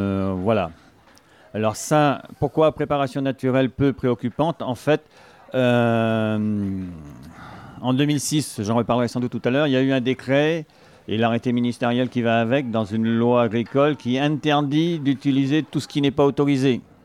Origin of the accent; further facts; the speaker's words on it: Brittany, France; Moi, je suis pas de par ici, je suis du Finistère et j'étais paysan